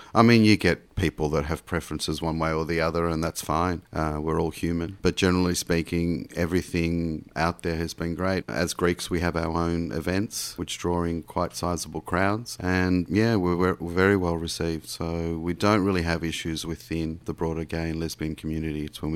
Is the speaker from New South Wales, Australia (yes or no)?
no; Melbourne, Victoria, Australia; born there; my background is Greek. I was born in Australia here in Melbourne.